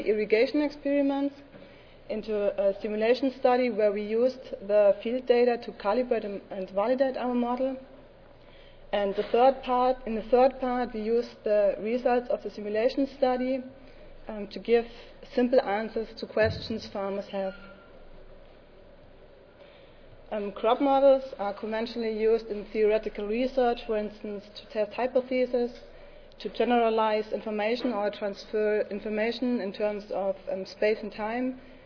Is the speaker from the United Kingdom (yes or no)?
no; Germany; from Germany, as already mentioned.